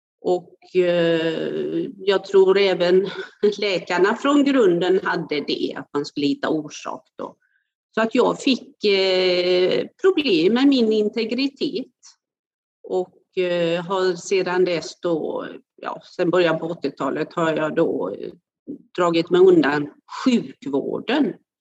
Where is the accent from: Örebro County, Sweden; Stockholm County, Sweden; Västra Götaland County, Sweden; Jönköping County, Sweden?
Västra Götaland County, Sweden; Gothenburg; och jag kommer från Göteborg.